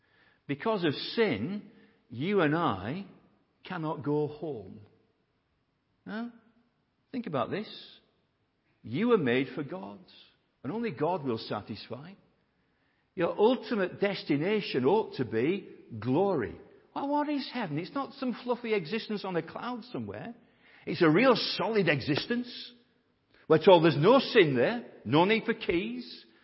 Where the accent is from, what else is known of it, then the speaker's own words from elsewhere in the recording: Burnley, North West England, United Kingdom; My hometown team, Burnley, they'll be playing tomorrow.